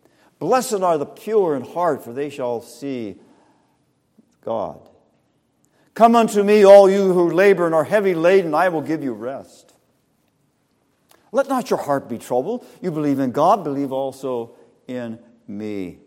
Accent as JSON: {"language": "English", "region": "California", "country": "United States", "tie": "born or raised there", "said": "I grew up in Southern California down near a peninsula called Palos Verdes Peninsula."}